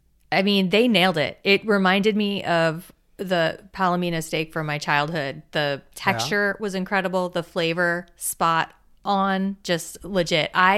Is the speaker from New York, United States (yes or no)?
no; Florida, United States; And I grew up in South Florida. A lot of Cuban food.